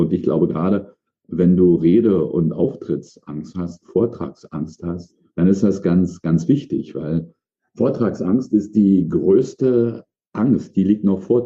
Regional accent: East Germany, Germany; komme also sozialisiert im Osten, damals in der ehemaligen DDR, genau zur Wende weggekommen

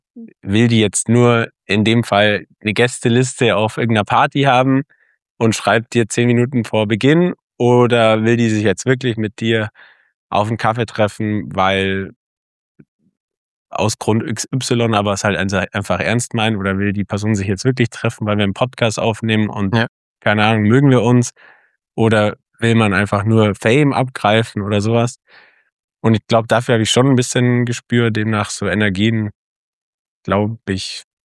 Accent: Bavaria, Germany; Ich bin toll aufgewachsen im Allgäu.

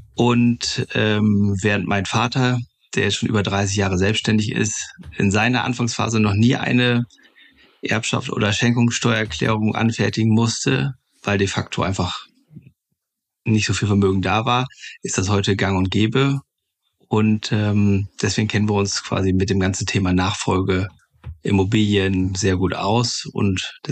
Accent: Lower Saxony, Germany; accent: North German; im Norden, das ist nicht die Himmelsrichtung, sondern die Stadt Norden, direkt hier an der Nordseeküste. Bin Waschechter aus Friese, von daher entschuldige ich auch vorab schon meinen kleinen Dialekt. Also das Norddeutsche wird meistens unbeirrbar hörbar.

